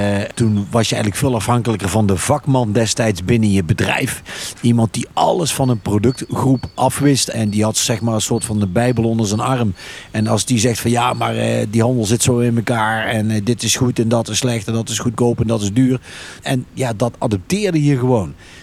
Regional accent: Veghel, North Brabant, Netherlands; kom uit Veghel.

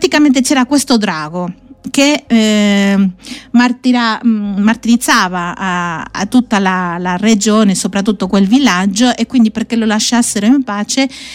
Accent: Aragon, Spain; vi devo dire che l'origine è stata un Aragona, della mia terra, no?

